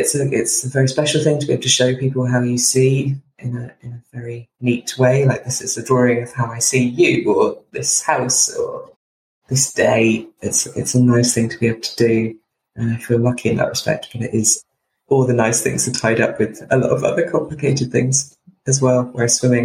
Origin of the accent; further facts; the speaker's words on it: South West England, United Kingdom; now in London, United Kingdom; I grew up in Devon, so I'm very used to being by the sea, but it's obviously, living in London